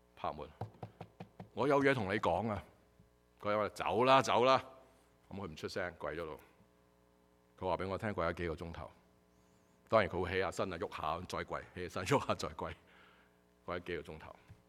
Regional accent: China; 大家知道外国人咧唔系好似我哋中国人咁怕丑吓

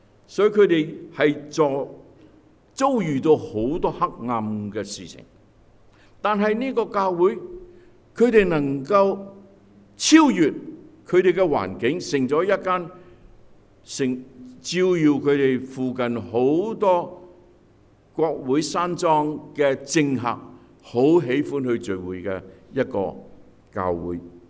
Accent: Hong Kong; 特别我们从香港来的人

